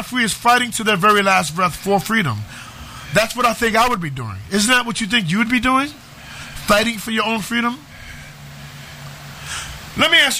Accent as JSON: {"language": "English", "country": "United States", "said": "Now, as an American, I've grown accustomed to these kind of freedoms. I love these freedoms. Being free is part of my culture and my upbringing. I feel like freedom is in our blood as Americans."}